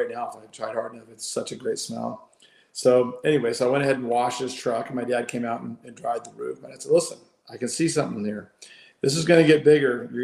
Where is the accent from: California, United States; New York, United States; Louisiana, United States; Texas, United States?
California, United States; Dana Point; so all kind of close to where I grew up in Dana Point.